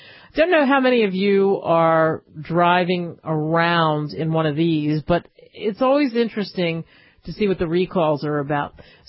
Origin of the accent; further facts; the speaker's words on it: Cherry Hill, New Jersey, United States; didn't say anything about a report from actually my hometown's newspaper, the Courier Post in Cherry Hill